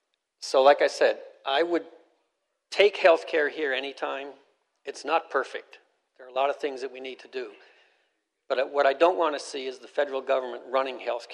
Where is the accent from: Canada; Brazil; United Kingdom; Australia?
Canada; now in United States; I'm an Army veteran, and I'm also a U.S. citizen now, but I was born and raised in Canada.